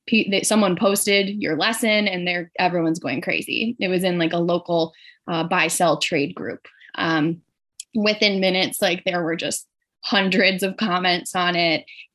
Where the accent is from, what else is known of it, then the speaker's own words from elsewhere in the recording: Burlington, Wisconsin, United States; also born or lived in Chicago; So I actually had just started teaching in Burlington, Wisconsin, my hometown. We had moved back from Chicago.